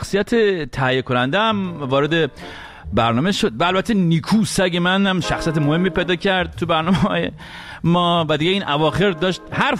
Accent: Iran; moved away; وقتی از ایران اومدم بیرون

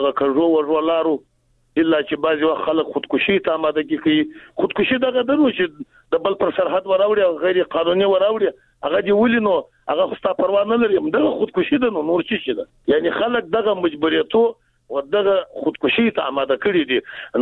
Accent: Jowzjan, Afghanistan; زه د بغلان نه یم، جوزجان نه یم،

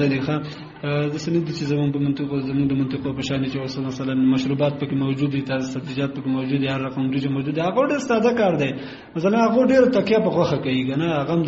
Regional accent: Kunar, Afghanistan; زه اصلا د کونړ ولایت اوسېدونکی یم.

